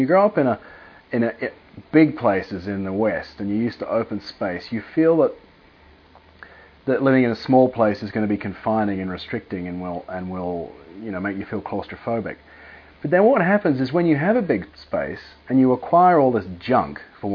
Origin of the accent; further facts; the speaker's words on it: Australia; also born or lived in United States; I grew up in Australia, so I'm used to having a house. I grew up in a house with a garden and a double car garage. It wasn't a huge house, but it was sort of a house built in the 1960s.